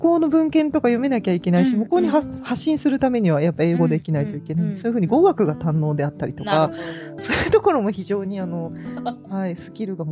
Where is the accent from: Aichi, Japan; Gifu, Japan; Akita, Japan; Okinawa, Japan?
Gifu, Japan; 確かに私の地元の岐阜県美術館も、ちょっと遠いですね。